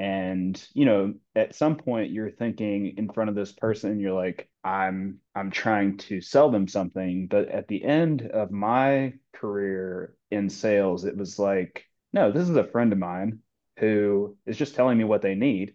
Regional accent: North Carolina, United States; But I growing up in North Carolina, I feel terrible that I got more into football because, you know, college football is like central there.

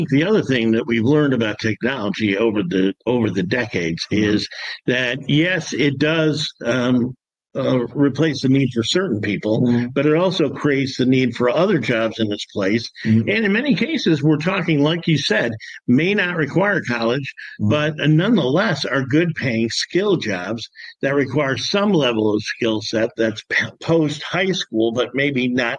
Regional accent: Detroit, Michigan, United States; as you see it differently than you did or we did growing up in Detroit here, where everyone, all of my grandparents and uncles were, you know, tradesmen and worked in the factories

